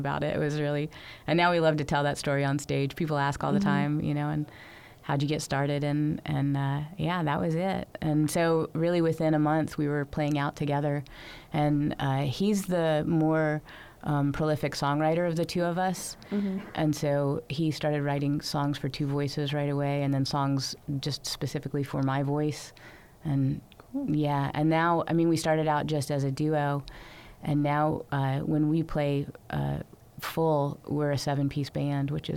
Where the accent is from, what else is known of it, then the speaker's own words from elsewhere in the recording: Virginia, United States; also born or lived in North Carolina; I moved here from North Carolina, and I'm originally from Virginia, and my family's from mostly Virginia, South Carolina, although my dad did grow up in Ohio.